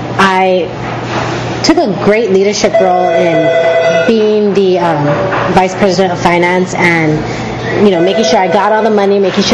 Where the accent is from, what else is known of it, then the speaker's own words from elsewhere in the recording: Honolulu, Hawaii, United States; born there; I was born in Honolulu, Hawaii.